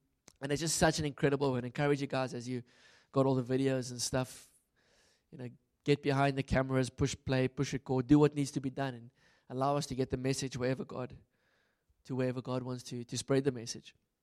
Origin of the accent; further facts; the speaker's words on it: Pretoria, Gauteng, South Africa; I'm from Pretoria